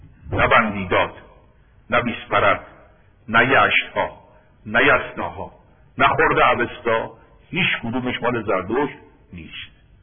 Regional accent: Iran; ما هم ایرانی هستیم

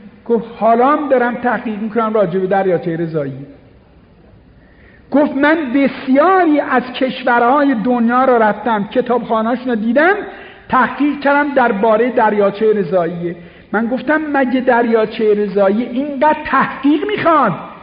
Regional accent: Isfahan, Iran; گفت که شما ایرانی هستی؟ خیلی قشنگ صحبت میکرد ایرانی. گفتم بله. اهل کجا هستی؟ گفتم اصفهان.

